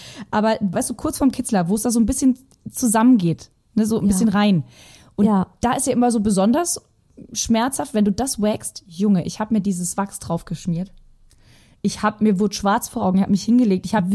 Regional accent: Germany; born there; Ich schwöre, ich bin wirklich gebürtig Deutsch

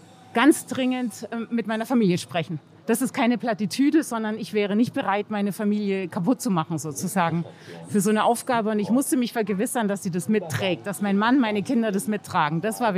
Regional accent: Bavaria, Germany; Ich bin Bayerin

